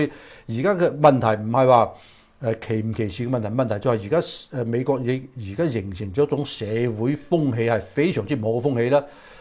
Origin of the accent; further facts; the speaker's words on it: China; 係因為我哋中國人咧長期以嚟不問政治